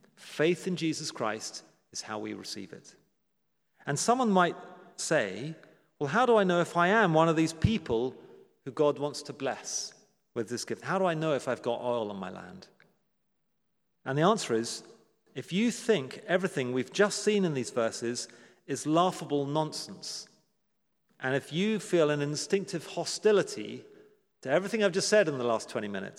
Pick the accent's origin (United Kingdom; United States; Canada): United Kingdom; And maybe I'm totally out of touch as a Brit